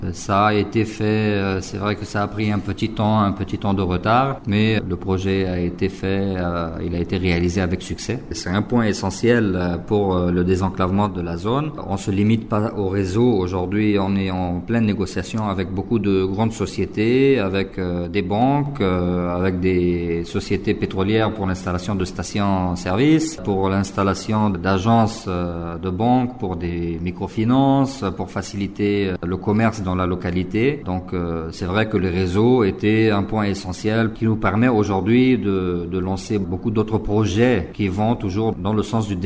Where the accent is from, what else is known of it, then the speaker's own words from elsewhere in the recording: Central African Republic; Je suis né en Centrafrique, j'ai grandi en Centrafrique, c'est mon pays, je suis centrafricain.